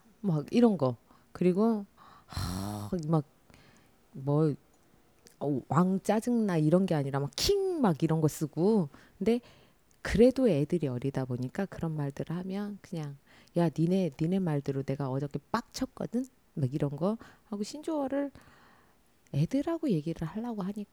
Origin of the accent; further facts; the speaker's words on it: Jeonju, North Jeolla, South Korea; 나 전주에서 왔어요. 일부러 사투리 써요. 그게 좀 강해요.